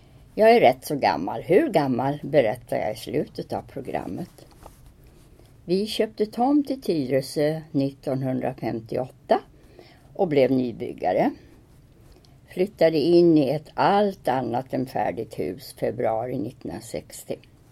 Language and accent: Swedish; Pennsylvania, United States; De gifte sig i New York för att sedan flytta till Pennsylvania. Efter en del år föddes jag.